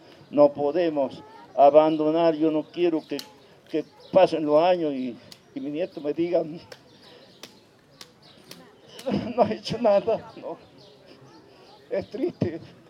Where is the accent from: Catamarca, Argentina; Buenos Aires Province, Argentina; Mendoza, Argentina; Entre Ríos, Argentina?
Catamarca, Argentina; Choya; Yo soy de Choya